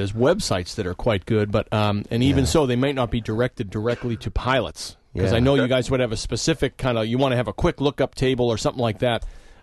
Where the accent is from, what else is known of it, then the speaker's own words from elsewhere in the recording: New England, United States; I grew up in New England, and we have this concrete, ugly snow